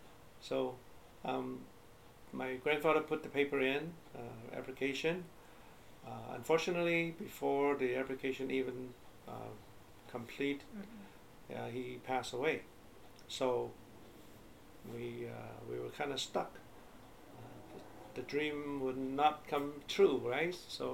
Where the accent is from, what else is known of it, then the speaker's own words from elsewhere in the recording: Taishan, Guangdong, China; because I'm from Taishan, right? So one of the five districts in Guangdong Province